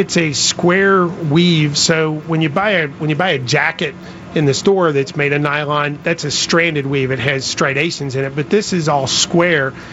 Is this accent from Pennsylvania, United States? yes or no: no; Kentucky, United States; Couple years ago, I was flying in rural Kentucky, and I'm from Kentucky, so I kind of defend the territory